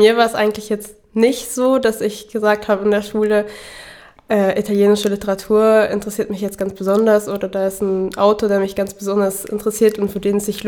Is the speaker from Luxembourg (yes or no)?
yes; Luxembourg; ich komme eigentlich aus Luxemburg und das ist nicht so weit weg.